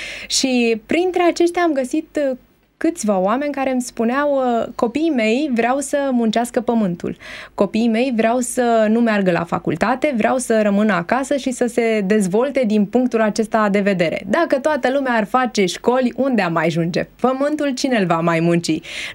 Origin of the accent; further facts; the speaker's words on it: Romania; Vrei să spui că noi, ca români, suntem mult mai sensibili la punctul acesta?